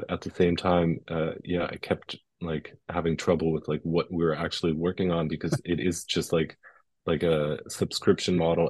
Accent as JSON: {"language": "English", "country": "Germany", "tie": "born or raised there", "said": "So I'm based in Germany, and I grew up in Germany"}